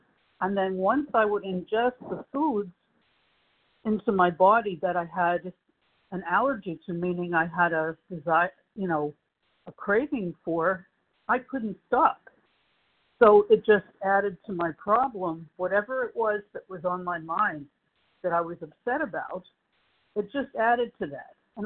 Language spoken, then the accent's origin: English; Passaic, New Jersey, United States; now in Boca Raton, United States; I'm from Passaic, New Jersey. Right now I'm living in Boca Raton, Florida.